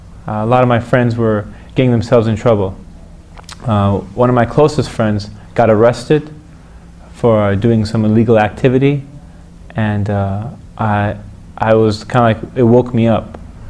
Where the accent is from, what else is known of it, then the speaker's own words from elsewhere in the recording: Iran; English is a second language; Many people think just because … I'm from Iran, you must be Shiite and you must be Muslim and you must be this. And that wasn't the reality whatsoever. I grew up in a very, very, very extremely secular family.